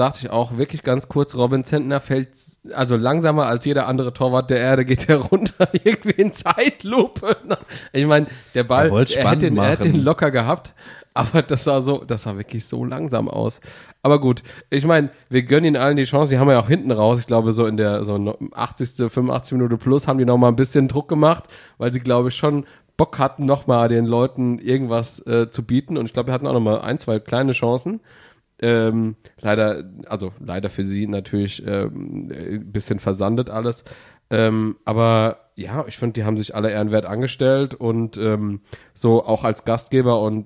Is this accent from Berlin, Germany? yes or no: no; Rhineland-Palatinate, Germany; von wo ich herkomme, so Hanheim-Selsen